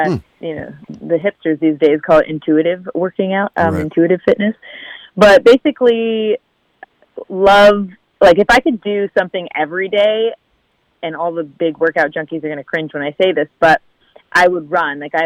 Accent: California, United States; Orange County, California.

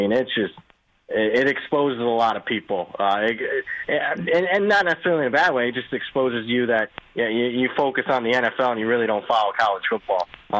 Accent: Toledo, Ohio, United States; because I'm from the Toledo area

